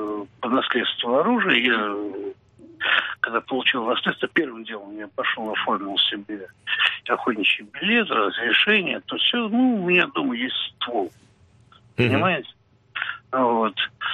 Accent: Moscow, Russia; Ну, как это, и он, и я, мы москвичи. Коренные москвичи, да.

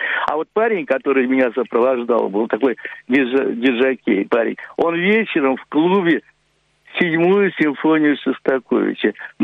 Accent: Saint Petersburg, Russia; когда я говорил, что я из Петербурга приехал, это было поразительно.

